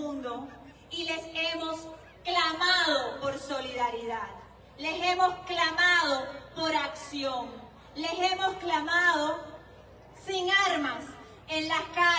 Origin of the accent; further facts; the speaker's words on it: Cuba; los protagonistas del cambio debemos, tenemos y estamos siendo los cubanos